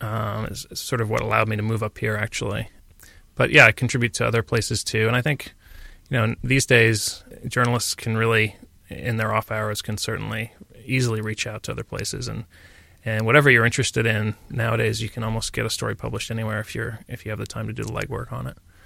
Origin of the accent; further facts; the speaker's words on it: Midwest, United States; also born or lived in St. Louis / New York; I grew up in the Midwest, and I ended up down in St. Louis for a while at Washington University. And then, you know, as we all did 20 years ago, I went to New York